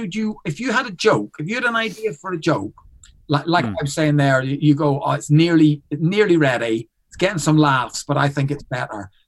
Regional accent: Ireland; I'm an Irishman in Canada. I'm an Irish on tour in Australia

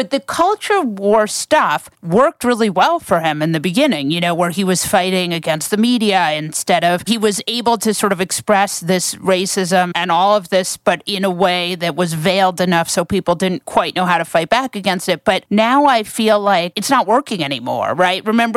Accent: the North, United States; But I am from the North.

